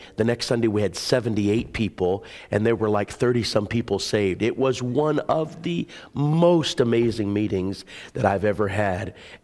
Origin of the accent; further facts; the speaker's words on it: Minnesota, United States; I grew up in Minnesota, so it was really comical to me when I moved down to North Carolina